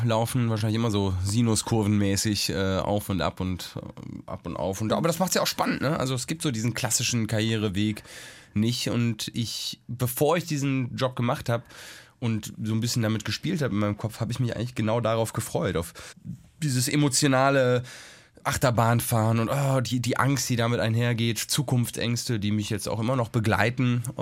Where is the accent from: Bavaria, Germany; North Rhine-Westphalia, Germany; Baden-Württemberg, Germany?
North Rhine-Westphalia, Germany; Cologne; Nee, ich bin Kölner.